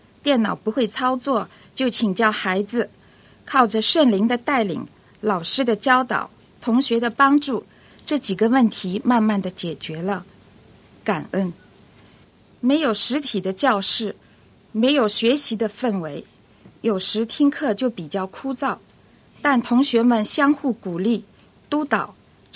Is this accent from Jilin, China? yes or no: no; Shanghai, China; 我是来自上海的